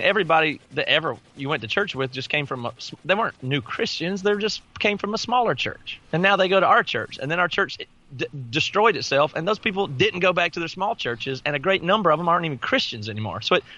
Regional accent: the South, United States; born or raised there

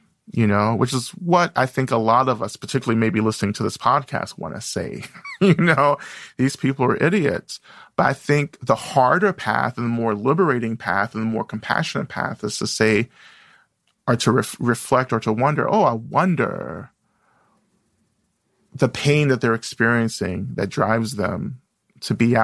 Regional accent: Georgia, United States; I grew up in the South in North Georgia, and still a lot of Klan activity

